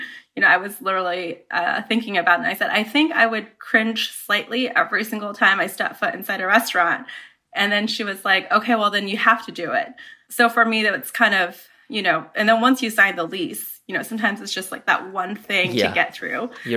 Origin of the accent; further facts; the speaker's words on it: Bakersfield, California, United States; But yeah, I grew up in Bakersfield.